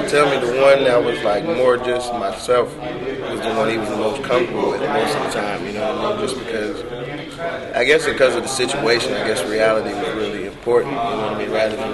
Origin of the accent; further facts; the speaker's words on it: Atlanta, Georgia, United States; No, in Atlanta. I never saw snakes growing up.